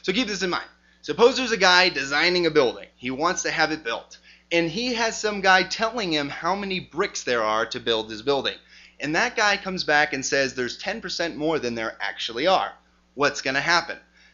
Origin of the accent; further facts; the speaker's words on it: Stockton, California, United States; And so I'm from Stockton, so I guess I have firsthand knowledge of this particular thing.